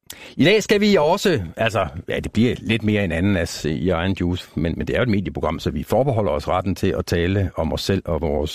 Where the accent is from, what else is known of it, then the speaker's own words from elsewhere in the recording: Aarhus, Central Denmark Region, Denmark; Vi skal faktisk over til både din og min hjemby Aarhus.